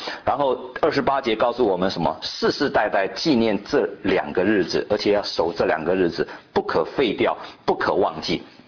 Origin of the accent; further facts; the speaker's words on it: China; 所以他每一个人就好像我们中国人一样哈，那个辈分哈